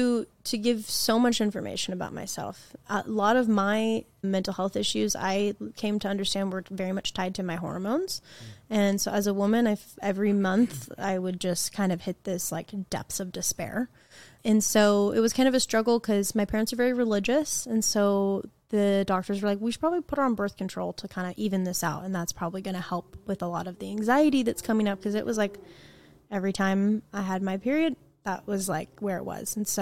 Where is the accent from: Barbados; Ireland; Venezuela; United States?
United States; Oregon; I grew up in Oregon, which is like very much hippy dippy land, and which I love.